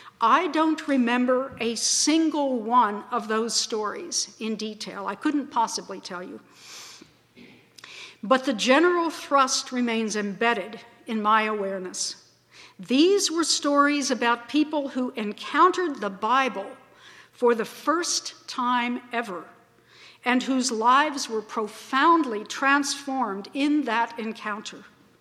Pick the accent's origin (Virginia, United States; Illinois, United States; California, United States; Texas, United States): Virginia, United States; Harrisonburg; I grew up here in Harrisonburg, which is a very tiny city, if we call it a city, and I had no interest whatsoever, zero, in going to live in some big metropolis.